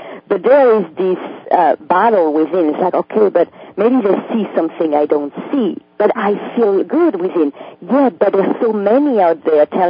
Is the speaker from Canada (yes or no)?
no; France; now in United States; if I take my personal experience when I came from France to come to United States, I had that feeling that the change was necessary